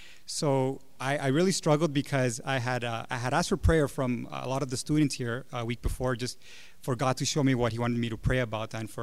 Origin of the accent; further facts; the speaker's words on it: Honduras; I'm from Honduras, so I knew it had to do with me.